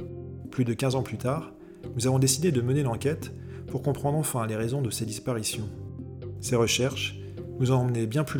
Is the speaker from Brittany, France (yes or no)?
no; Île-de-France, France; nous on est deux amis d'enfance, on a grandi dans l'Essonne tous les deux, on a fait notre scolarité là-bas, de la maternelle à la fac.